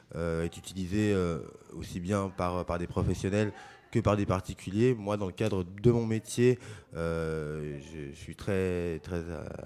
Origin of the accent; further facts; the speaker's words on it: Paris, Île-de-France, France; je suis parisien, j'ai 40 ans